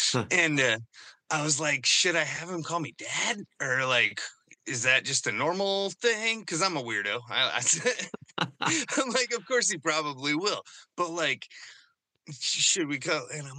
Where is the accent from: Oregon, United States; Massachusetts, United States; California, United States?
Oregon, United States; I'm from Oregon, up in the center of it, out in the middle of nowhere.